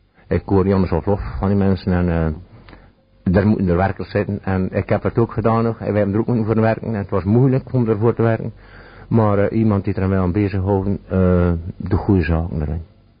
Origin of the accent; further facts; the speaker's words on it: Maldegem, Flanders, Belgium; Ja, ik ben geboren in Maldegem. Ik heb gans mijn leven in Maldegem gewoond.